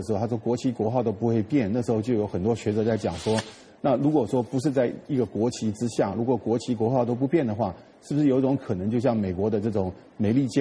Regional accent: Taiwan; 像包括我在内在台湾生的人，我们可以接受一种，就是说我是台湾人，但我是生在台湾的中国人

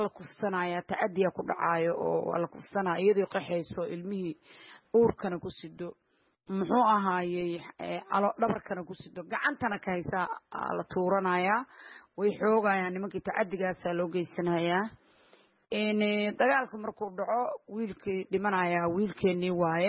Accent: Galmudug, Somalia; reer Bulaani reer Galmudug baynu nahay

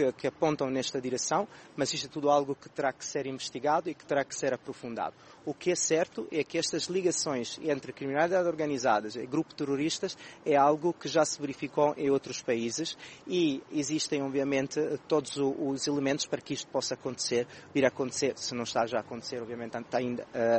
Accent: Italy; O que é, obviamente, importante sublinhar é que eu sou italiano

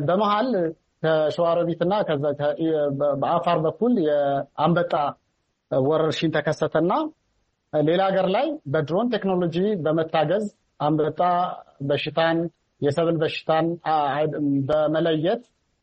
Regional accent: Anewari, Amhara, Ethiopia; እዛው ተወልጄ ያደግኩበት ከተማ አነዋሪ ከተማ

